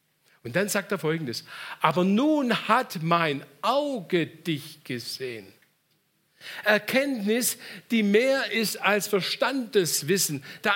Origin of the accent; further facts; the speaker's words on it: Baden-Württemberg, Germany; accent: Swabian; wir sagen im Schwäbischen, wir kommen aus dem Schwabenland.